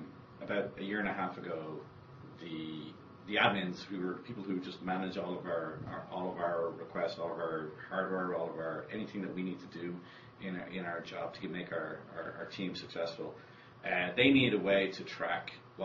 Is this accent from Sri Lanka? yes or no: no; Ireland; I'm originally from Ireland